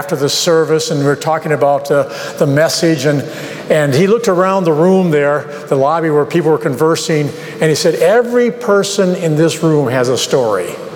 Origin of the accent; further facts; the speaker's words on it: Midwest, United States; One of my small comforts in life is I'm from the Midwest, and driving through the Midwest to see the rows of corn on the highways there, mile after mile of corn